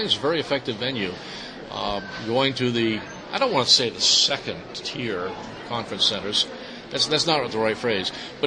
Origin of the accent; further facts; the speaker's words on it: East Coast, United States; And I'm sorry, I'm from the East Coast.